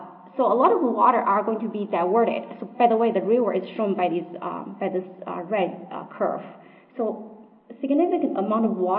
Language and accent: English; El Paso, Texas, United States; So I'm from El Paso, Texas. That's the western part of the Texas. We border with New Mexico and Mexico.